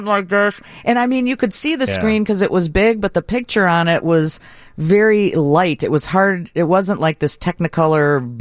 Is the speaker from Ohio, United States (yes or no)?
no; Brookfield, Illinois, United States; I grew up in Brookfield. There might have been one in Cicero.